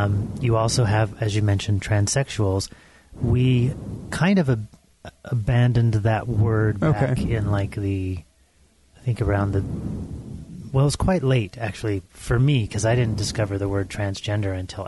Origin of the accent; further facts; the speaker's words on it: Salem, Utah, United States; also born or lived in Portland, Oregon; So I was flown to Utah and raised in Salem, Utah, small